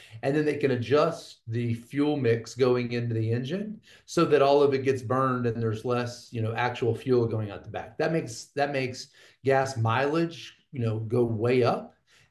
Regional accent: Texas, United States; moved away as an adult; born and bred in Texas, left for 20 something years to serve the country in the Navy.

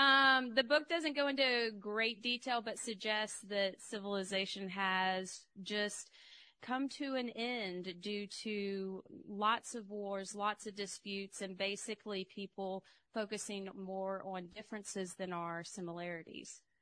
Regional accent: Louisiana, United States; because I grew up in Louisiana and go back to Louisiana often too, and I love writing the South.

